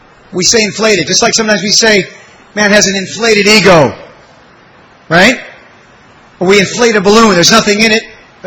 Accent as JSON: {"language": "English", "country": "United States", "tie": "born there", "said": "I was born in America, and we didn't get up early."}